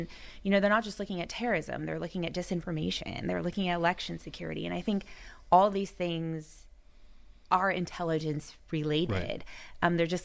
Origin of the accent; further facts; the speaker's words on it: California, United States; I was actually living at home. I'm from Orange County.